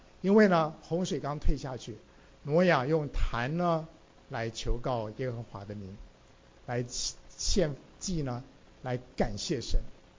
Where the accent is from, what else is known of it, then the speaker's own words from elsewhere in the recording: China; 因为我们中国人说我们是闪的后裔